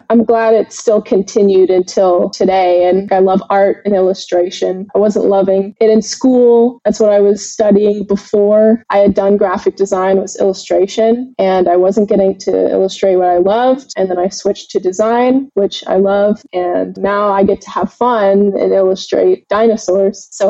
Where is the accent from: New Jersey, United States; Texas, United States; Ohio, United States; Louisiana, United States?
Texas, United States; Houston; where I grew up in Houston, Texas. My grandmother had a membership to the Houston Museum of Natural Science.